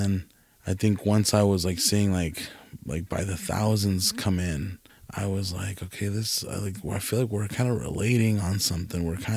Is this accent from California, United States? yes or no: yes; California, United States; I'm from California.